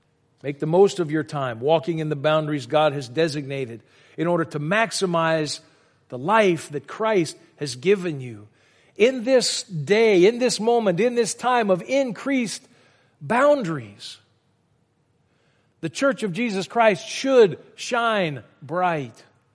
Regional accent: Louisiana, United States; I grew up in Louisiana.

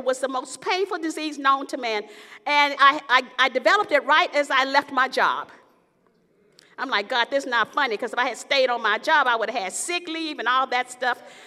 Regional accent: the South, United States; I'm from the South, so I remember my dad had to go to the back of the Dairy Queen to pick up his hamburger.

